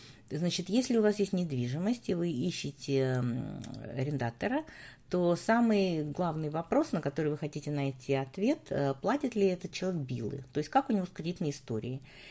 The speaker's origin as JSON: {"language": "Russian", "country": "Ukraine", "tie": "born or raised there", "said": "Я сама выросла на Украине"}